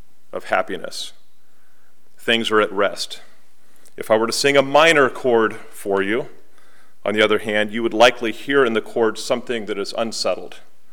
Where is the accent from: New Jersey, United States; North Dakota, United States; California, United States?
California, United States; So I'm from California.